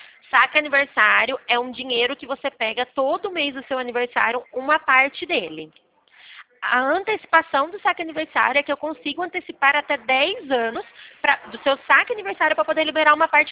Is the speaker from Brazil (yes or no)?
yes; Leme, São Paulo, Brazil; Eu sou da cidade de Leme